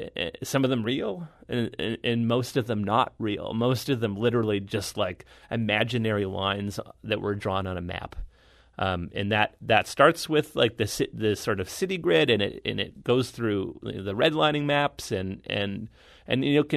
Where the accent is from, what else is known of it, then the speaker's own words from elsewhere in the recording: Canada; And I'm Canadian, so I also knew there was a hockey team.